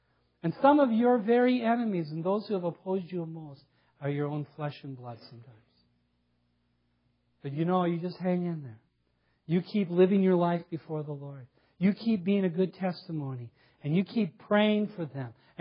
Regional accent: Aurora, Minnesota, United States; we grew up in the Aurora area, my wife in Palo.

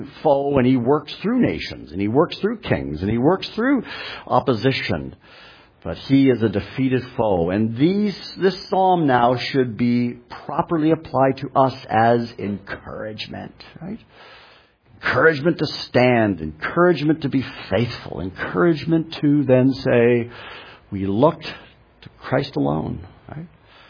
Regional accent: Canada; born or raised there; now in United States

